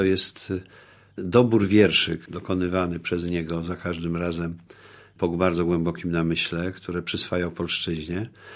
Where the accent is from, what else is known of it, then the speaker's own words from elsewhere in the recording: Kraków, Lesser Poland, Poland; also born or lived in Lublin; Przyjechaliśmy z Krakowa. Tak, ja się urodziłem w Lublinie, ale jako parotygodniowe niemowlę zostałem od razu przewieziony do Krakowa. Rodzina wtedy mieszka w pokoju sublokatorskim w legendarnym Domu Literatów na Krupniczej 22.